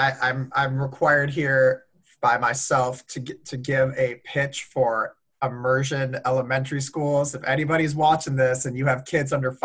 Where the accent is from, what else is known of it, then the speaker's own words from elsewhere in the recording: Minnesota, United States; So I grew up in Minnesota. I actually went to a French immersion elementary school that my parents enrolled me